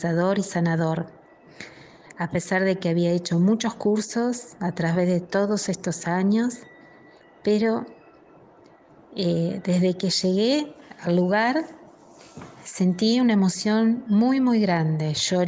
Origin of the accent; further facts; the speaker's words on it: Chivilcoy, Buenos Aires Province, Argentina; de Chivilcoy, provincia de Buenos Aires, Argentina.